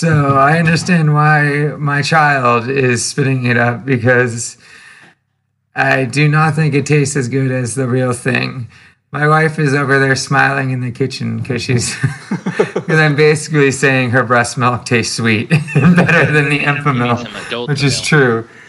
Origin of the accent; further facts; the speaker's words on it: California, United States; also born or lived in Nevada County, United States; I was born and raised in the Bay Area, then lived for a long time where Jack is from, which is, I think, the most beautiful place in California.